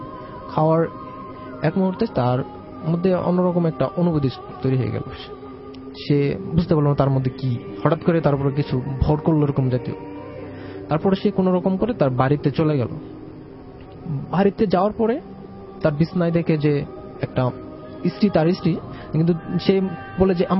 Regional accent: Gazipur, Dhaka Division, Bangladesh; now in Dhaka, Bangladesh; আমি গাজীপুর, আমার বাড়ি হলো গাজীপুর, আমি ঢাকা থাকি এখন মিরপুরে

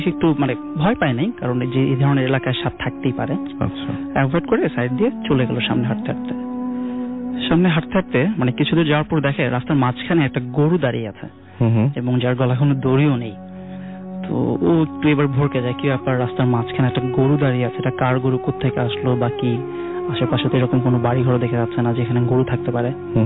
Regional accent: Dhaka, Dhaka Division, Bangladesh; এসেছি ঢাকা থেকে।

